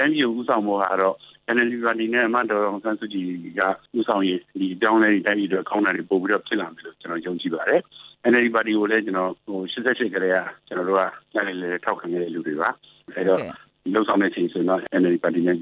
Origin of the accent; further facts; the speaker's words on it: Mandalay, Mandalay Region, Myanmar; ကျွန်တော်မန္တလေးသားပါ